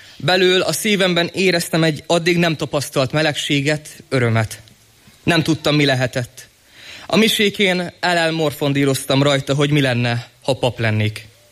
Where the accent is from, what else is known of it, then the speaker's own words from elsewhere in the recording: Miskolc, Borsod-Abaúj-Zemplén, Hungary; born there; 17 éves és Miskolcon születtem.